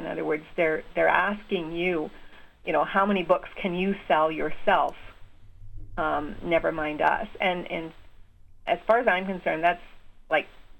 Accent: Canada; And for me to get published as a Canadian, I pretty well had to get a U.S. publisher.

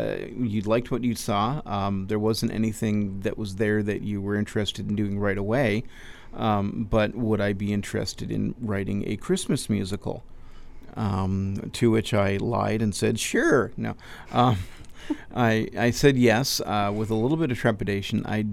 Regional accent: Edmonton, Alberta, Canada; I'm not, I'm from Edmonton

